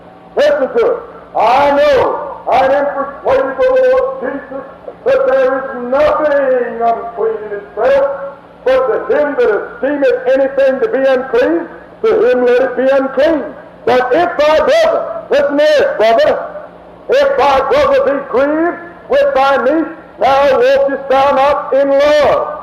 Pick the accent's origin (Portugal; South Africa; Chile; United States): United States; I'm speaking now as an American that loves my children.